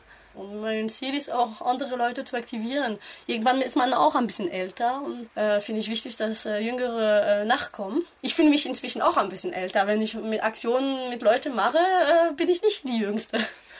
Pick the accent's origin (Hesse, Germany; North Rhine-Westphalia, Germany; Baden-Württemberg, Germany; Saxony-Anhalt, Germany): Hesse, Germany; Kassel; Ich komme aus Kassel